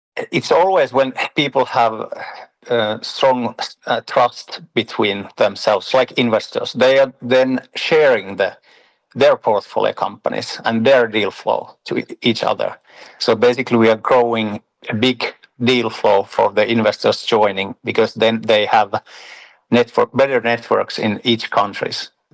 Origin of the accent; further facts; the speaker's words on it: Poland; now in Finland; So I'm from Poland